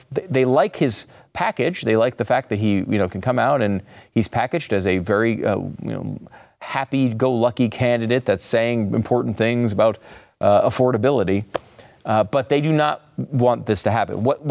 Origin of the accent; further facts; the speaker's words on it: New York City, New York, United States; Now, I'm a New Yorker. I was born in New York.